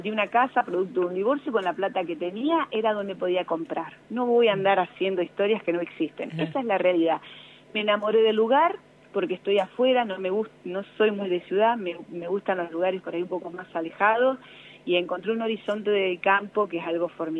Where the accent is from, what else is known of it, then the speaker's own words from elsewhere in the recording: Argentina; Somos tan los argentinos, tan egos, que pensamos que nos conocen.